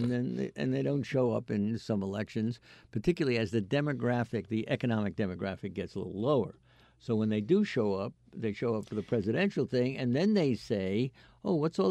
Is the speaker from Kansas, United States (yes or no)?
no; Alaska, United States; Gunner, hi, I'm from Alaska. I can say that Hillary is very disliked up there.